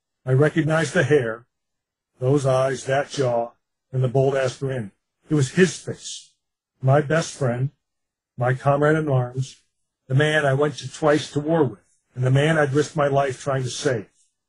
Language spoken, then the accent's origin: English; United States; I'm an American, a rebel colonial from across the pond, and a former U.S. Marine.